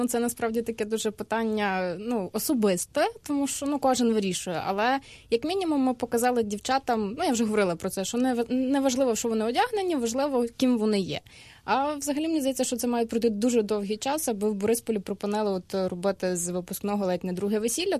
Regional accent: Boryspil, Kyiv Oblast, Ukraine; я не з аеропорту, я з міста

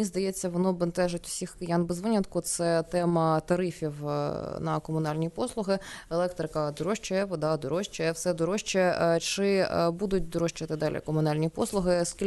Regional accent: Kyiv, Ukraine; І я, наприклад, як киянка

